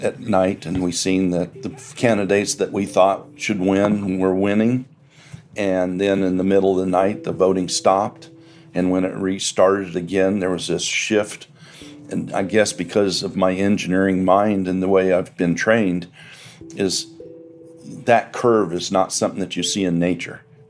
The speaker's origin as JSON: {"language": "English", "region": "Kansas", "country": "United States", "tie": "born or raised there", "said": "I grew up in Kansas in a very small farming and oil country."}